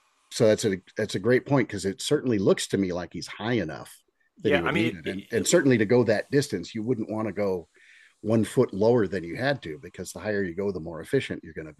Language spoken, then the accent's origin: English; Brooklyn, New York, United States; I'm a kid from Brooklyn.